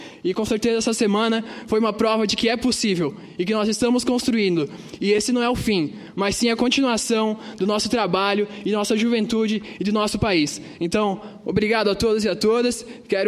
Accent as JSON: {"language": "Portuguese", "town": "Pomerode", "region": "Santa Catarina", "country": "Brazil", "said": "Vim do interior do estado, de Pomerode, cidade tradicional alemã, Vale do Itajaí, diversa culturalmente e socialmente. De onde vim, estudei no Colégio Estadual José Bonifácio."}